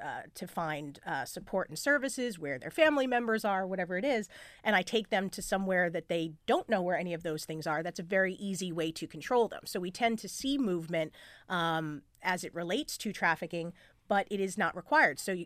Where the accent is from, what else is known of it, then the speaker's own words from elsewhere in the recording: New York, United States; These laws originated in my home state of New York in 2008.